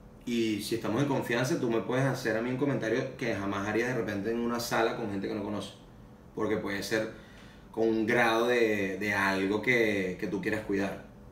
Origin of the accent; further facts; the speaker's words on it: Venezuela; brother, tú no tienes idea de lo viral que tú eres en mi país. Es una vaina absurda. Porque el venezolano tiene la capacidad de que este vaso, si sale hoy, no sé cómo coño... lo empiezan a usar toda la gente